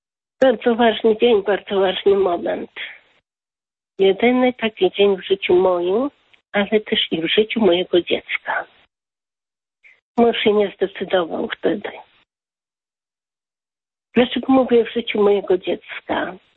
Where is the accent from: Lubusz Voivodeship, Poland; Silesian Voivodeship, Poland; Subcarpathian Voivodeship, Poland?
Silesian Voivodeship, Poland; pochodzimy ze Śląska i mieszkamy na Śląsku